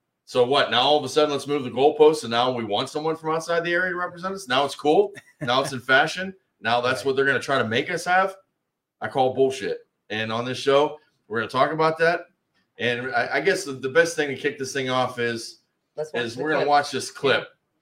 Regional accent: Youngstown, Ohio, United States; now in Cortland, United States; I'm from Youngstown. I went to Cardinal Mooney High School, but I live in Trumbull County now.

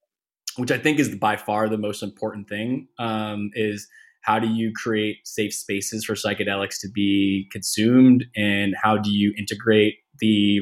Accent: Boston, Massachusetts, United States; I grew up in Boston in the city

